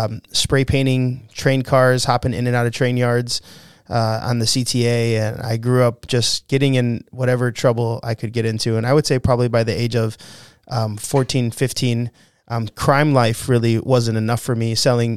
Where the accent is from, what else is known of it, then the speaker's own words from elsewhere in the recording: Chicago, Illinois, United States; So I grew up here in Chicago, Illinois.